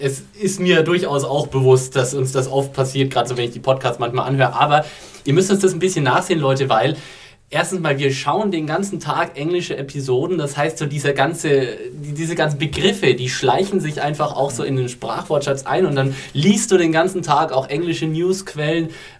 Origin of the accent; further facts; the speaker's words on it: Bavaria, Germany; Ja, ich bin Franke.